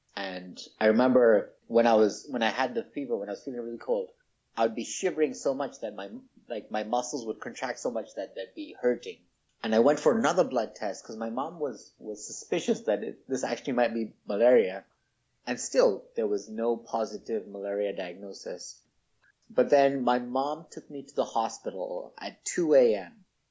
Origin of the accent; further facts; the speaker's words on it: Nairobi, Kenya; now in Gainesville, United States; I grew up in Nairobi, Kenya. Right now, I'm a graduate student at the University of Florida, Gainesville.